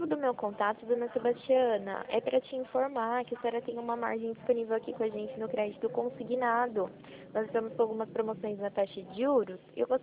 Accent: São Paulo, Brazil; Sou aqui do interior de São Paulo.

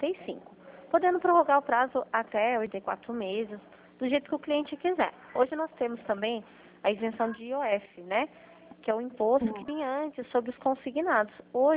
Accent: São Paulo, Brazil; Eu sou daqui do estado de São Paulo.

